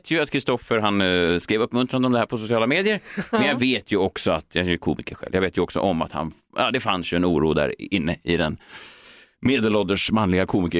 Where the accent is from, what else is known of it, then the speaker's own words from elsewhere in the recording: Mölndal, Västra Götaland County, Sweden; Ja, men folkligt. Jag är från Mölndal.